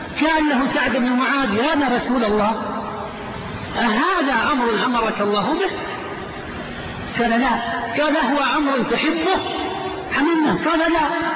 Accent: Riyadh, Riyadh Province, Saudi Arabia; مع الأسف عندنا في الرياض فتنة عمياء

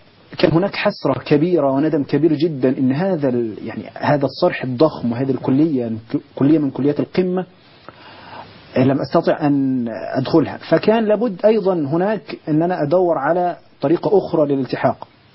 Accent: Naga Zareeq, Asyut Governorate, Egypt; في البداية أنا من أسيوط، محافظة أسيوط، مركز البداري، من قرية صغيرة، قرية نجع زريق، من أسرة متوسطة أو قد نقول فقيرة

